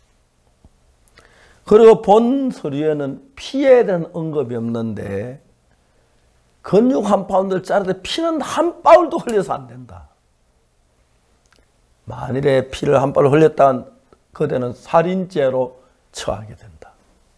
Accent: Seonsan, North Gyeongsang, South Korea; 그때 제 고향 경북 선산에서 누구 집에 책이 있다는 이야기를 들으면

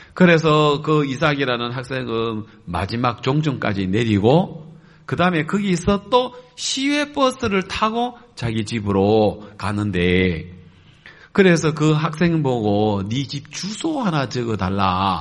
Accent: South Korea; 나 한국에서 온 선교사인데

